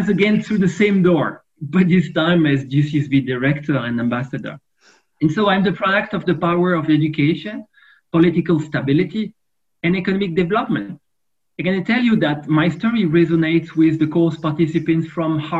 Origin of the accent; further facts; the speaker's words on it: Valais, Switzerland; I was born and raised in the Canton Valais. I was the first in my family to attend high school or college.